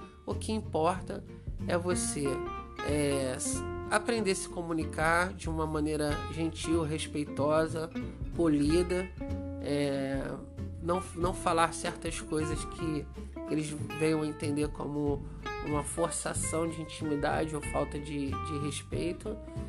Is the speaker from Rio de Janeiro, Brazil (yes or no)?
yes; Rio de Janeiro, Brazil; quando a gente se apresenta e fala que é do Brasil, no meu caso, que eu venho do Rio de Janeiro